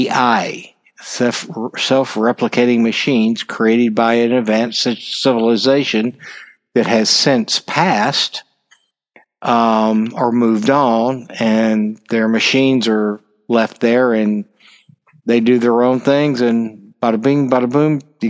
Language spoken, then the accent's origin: English; United States; One of the most disappointing things for me as an American and as a follower and fan of NASA is that we didn't go back to the moon.